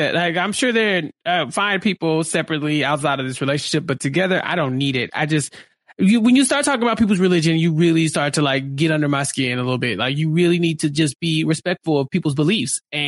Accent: Texas, United States; You know, I'm proud Texan.

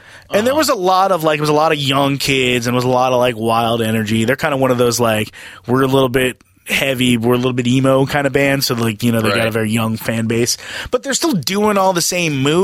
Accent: Minnesota, United States; I'm from Minnesota.

